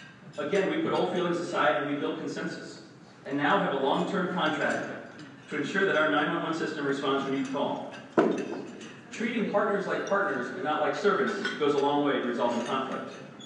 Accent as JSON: {"language": "English", "town": "St. Petersburg", "region": "Florida", "country": "United States", "tie": "born or raised there", "said": "I was born here in Pinellas County. I grew up in West St. Pete, the fifth of five children"}